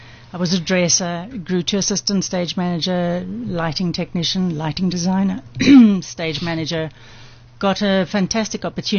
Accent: Durban, KwaZulu-Natal, South Africa; born there; Well, I was born in Durban.

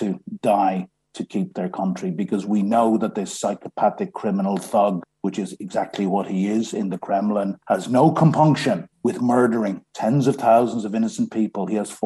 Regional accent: Ireland; now in United Kingdom; Well, look, despite being Irish, I live in Britain

